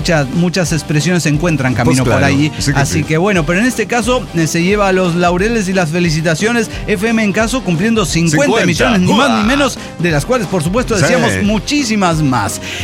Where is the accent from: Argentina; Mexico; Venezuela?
Mexico; Guerrero; born there; Pero nací en Guerrero.